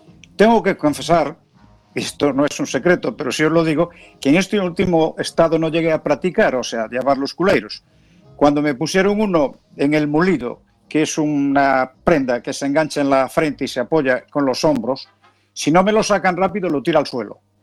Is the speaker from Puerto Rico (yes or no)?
no; Galicia, Spain; Nací en el Ribero y en mi casa la economía dependía de este producto, es decir, de la venta del vino.